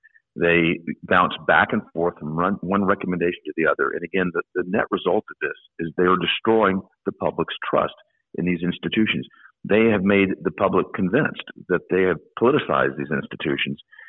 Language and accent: English; Tennessee, United States; Certainly that's the way people in my home state of Tennessee feel.